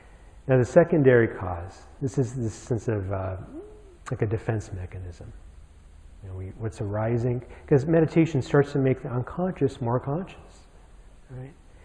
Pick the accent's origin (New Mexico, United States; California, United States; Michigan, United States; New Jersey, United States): New Mexico, United States; Albuquerque; I grew up in New Mexico in Albuquerque.